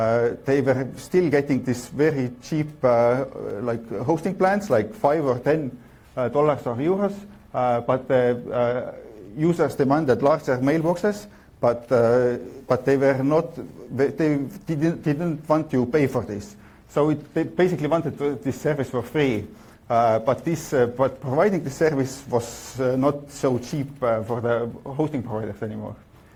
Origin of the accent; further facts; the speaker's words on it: Tallinn, Harju County, Estonia; I'm also from Estonia, from Tallinn, and it's a web hosting company that uses it.